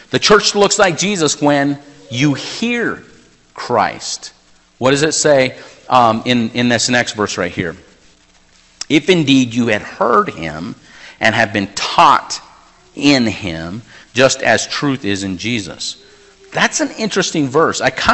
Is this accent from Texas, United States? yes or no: no; New Mexico, United States; I remember when I was in college, I grew up in New Mexico